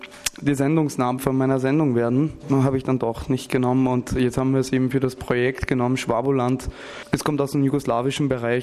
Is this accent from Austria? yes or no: yes; Linz, Upper Austria, Austria; born there; Ich bin selber Second Generation, also ich bin in Linz geboren, meine Eltern sind aus der Türkei.